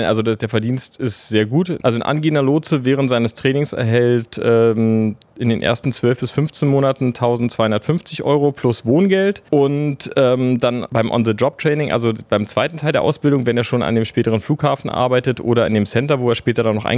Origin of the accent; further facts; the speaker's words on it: Berlin, Germany; born there; also born or lived in Leipzig; ich bin zum Beispiel gebürtiger Berliner, habe dann 6 Jahre in Leipzig gearbeitet, hatte in der Zeit aber schon einen Antrag nach Berlin laufen und bin dann nach Berlin versetzt worden.